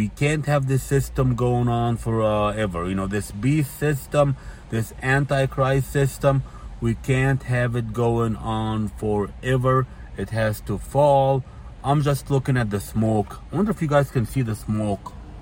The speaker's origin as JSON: {"language": "English", "region": "Florida", "country": "United States", "lives_now": "Asheville, United States", "said": "You know, I'm from Florida. I'm not used to this mountain life. So I guess here in Asheville, because it's 2,200 feet up in the mountains"}